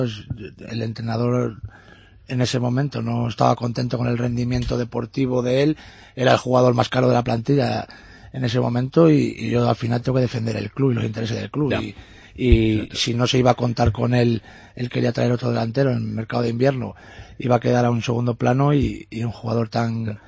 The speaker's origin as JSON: {"language": "Spanish", "town": "Salamanca", "region": "Castile and León", "country": "Spain", "said": "yo también como salmantino me da pena"}